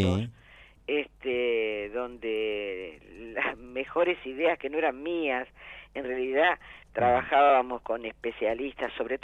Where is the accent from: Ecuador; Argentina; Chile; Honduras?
Argentina; Lomas de Zamora, Buenos Aires Province; yo soy de Lomas de Zamora, nací en el Hospital Gandulfo.